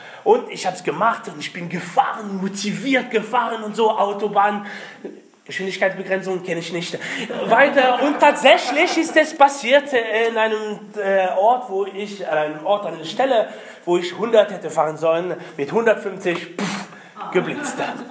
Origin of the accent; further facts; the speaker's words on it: Brittany, France; German is a second language; now in Germany; Mein Akzent verrät, ich bin aus Frankreich, seit 99 in Deutschland.